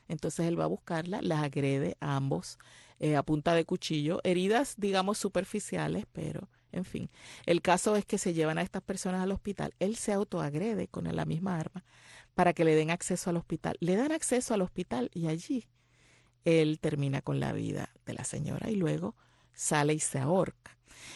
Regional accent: Puerto Rico; a pesar de que yo como puertorriqueña no la conozco

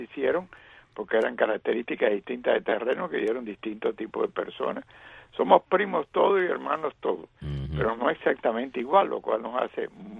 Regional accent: Cuba; moved away; cuando yo me fui de Cuba

